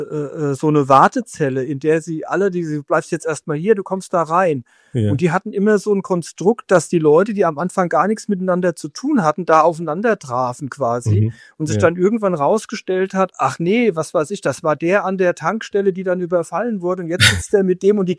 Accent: Groß-Gerau, Hesse, Germany; die hier in meiner Heimatstadt Groß-Gerau stattfand, als größtes Straßenfest in der Region

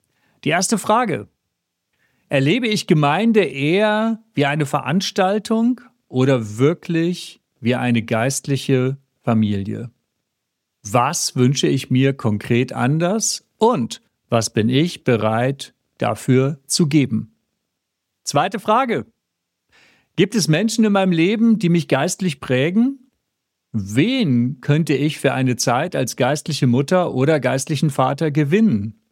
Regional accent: Hamburg, Germany; aus Hamburg

